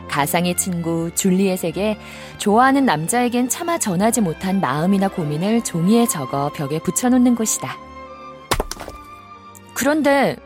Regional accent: Yuseong, Daejeon, South Korea; 저는 고향이 대전 유성이거든요.

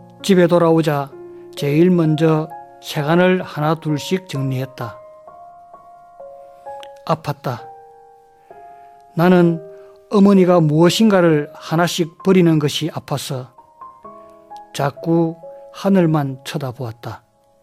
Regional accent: South Gyeongsang, South Korea; 저는 문학을 시작하면서 제가 태어난 지역인 경남을 떠나지 않고 늘 생활을 했습니다.

